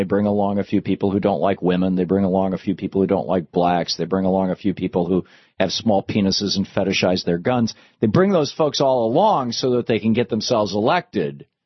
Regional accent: Michigan, United States; I grew up in Michigan.

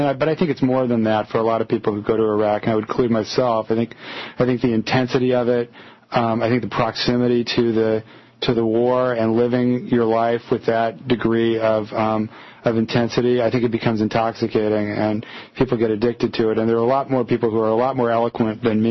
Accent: United States; Well, I had my own feelings about the war as an American before I went over there.

